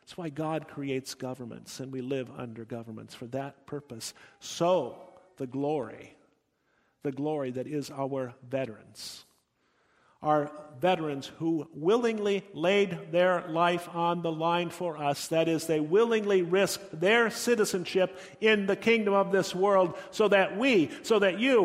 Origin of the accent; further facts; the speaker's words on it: United States; I've mentioned before the freedom I felt as an American citizen living in Germany.